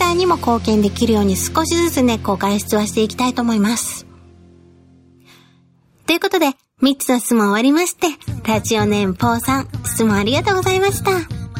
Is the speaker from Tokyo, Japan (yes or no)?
no; Tottori, Japan; コロナが収束したらいち早く地元の鳥取県に帰省したいです